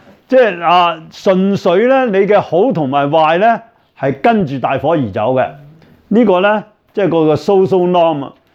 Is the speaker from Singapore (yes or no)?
no; China; 我哋中國人咧就最興呢樣嘢啦，係嘛？